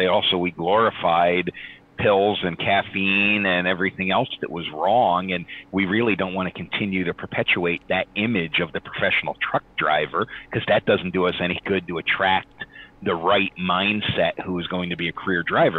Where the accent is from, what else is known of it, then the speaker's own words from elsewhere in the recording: Pennsylvania, United States; I couldn't cross the state line, but I could drive for 300 miles in my home state of Pennsylvania.